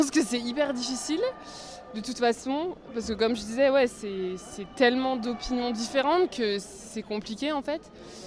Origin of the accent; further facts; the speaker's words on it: Dijon, Bourgogne-Franche-Comté, France; now in Germany; moi en fait j'habite en Allemagne, mais je suis originaire de Dijon et je suis de retour en France pour quelques temps.